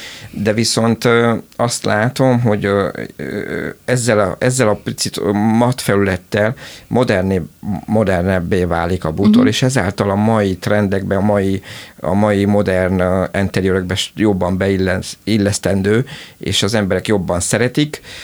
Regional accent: Miercurea Ciuc, Harghita, Romania; mivel én erdélyi származású vagyok, csíkszeredai.

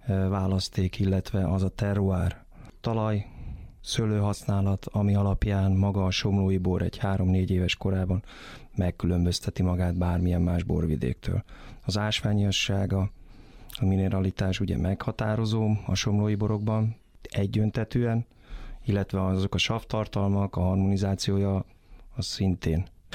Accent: Veszprém, Veszprém County, Hungary; Kisgyerekkoromtól úgy nőttem fel annak ennél, hogy nem voltam somlószőlősi lakos nagyon sokáig. Veszprémben élt a család, oda kötődtünk

